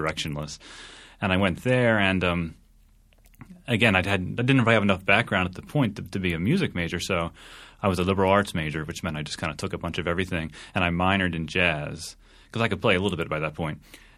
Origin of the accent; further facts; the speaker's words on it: Westminster, Maryland, United States; I grew up in Westminster, Maryland